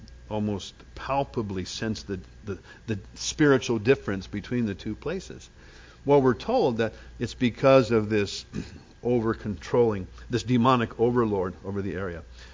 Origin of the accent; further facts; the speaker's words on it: California, United States; I came from Southern California, grew up down there